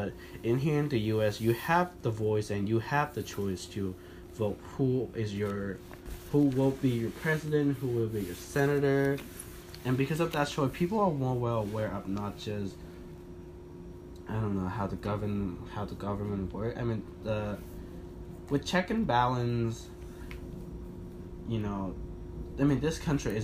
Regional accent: Vietnam; English is a second language; I need to clarify myself that I am from Vietnam and I am Vietnamese.

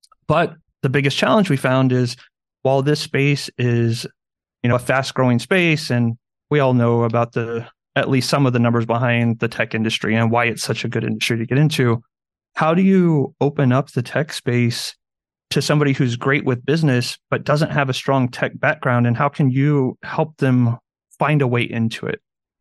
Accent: San Antonio, Texas, United States; This is my home. I grew up right outside of San Antonio. And as soon as I turned 18, I moved out of my small town and into San Antonio.

